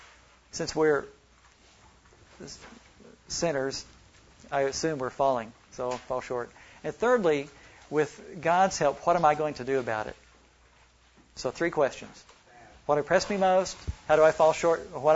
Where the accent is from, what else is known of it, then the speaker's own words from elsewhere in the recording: Oklahoma, United States; also born or lived in Texas; I grew up here around Oklahoma and Texas when I see pecan trees and things like that.